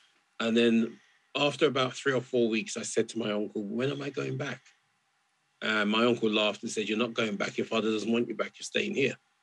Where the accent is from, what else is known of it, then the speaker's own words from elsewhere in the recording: England, United Kingdom; and I was from England as well.